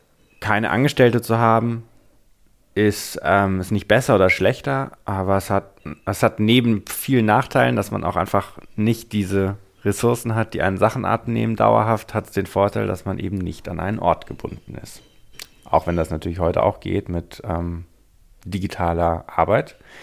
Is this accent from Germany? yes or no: yes; Hamburg, Germany; Ich bin in Hamburg aufgewachsen